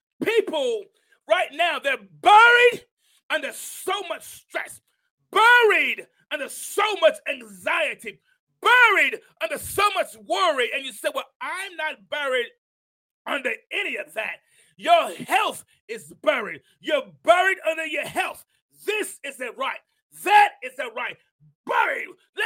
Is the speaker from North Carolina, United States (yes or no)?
no; New York, United States; also born or lived in Tuscaloosa, Alabama; I remember when I came from New York and I lived in Tuscaloosa, Alabama with my grandmother.